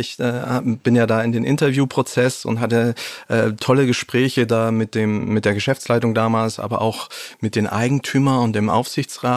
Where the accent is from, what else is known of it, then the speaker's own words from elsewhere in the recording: Baden-Württemberg, Germany; Also ich bin aufgewachsen im Schwabeländle, auf der grünen Wiese in einem kleinen Dorf.